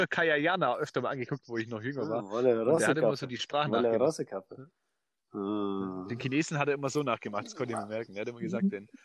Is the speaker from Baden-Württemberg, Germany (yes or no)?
yes; Baden-Württemberg, Germany; also ich bin ja Schwabe, falls ihr es noch nicht gehört habt